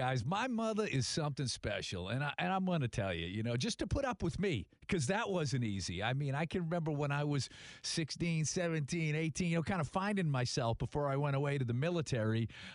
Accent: Tewksbury, Massachusetts, United States; And we grew up in Tewksbury, Massachusetts

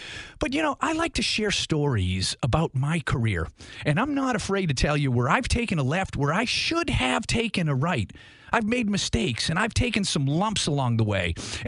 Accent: Boston, Massachusetts, United States; because I, you know, I'm from Boston

